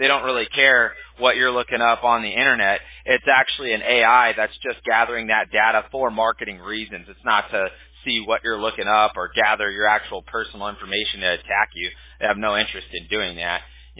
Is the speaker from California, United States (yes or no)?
yes; California, United States; I mean, I grew up in the Bay Area of California, but I used to go up there all the time.